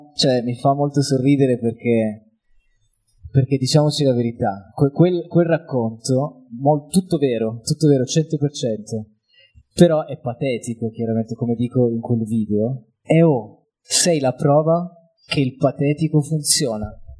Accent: Apulia, Italy; moved away as an adult; now in Milan, Italy; racconto era riferito al mio trasferimento a Milano, quindi periferia di Milano dopo l'università, però sono pugliese

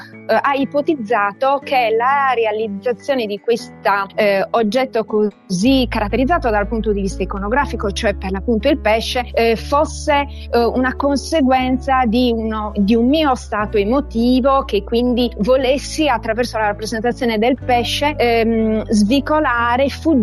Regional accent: Nuoro, Sardinia, Italy; accent: Nuorese; è un termine che io ho estrapolato dal mio dialetto, che è quello nuorese

